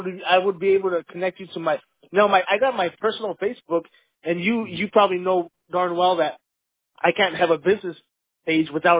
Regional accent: Arizona, United States; I'm born and raised in Arizona, so I'm born and bred here.

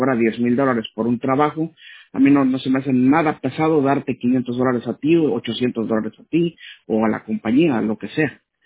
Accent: Mexico; como dicen en mi tierra.

